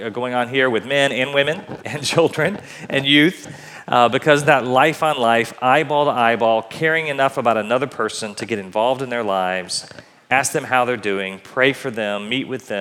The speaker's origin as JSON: {"language": "English", "town": "Atlanta", "region": "Georgia", "country": "United States", "tie": "born or raised there", "said": "I grew up in Atlanta, Georgia, and my dad thought that we were a little bit too soft as city boys"}